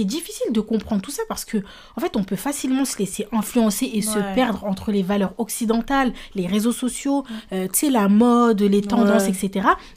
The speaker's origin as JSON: {"language": "French", "country": "France", "tie": "born or raised there", "said": "nous sommes nés en France, nous avons grandi en France, on a été éduqués en France, on a fait nos études en France, on travaille en France"}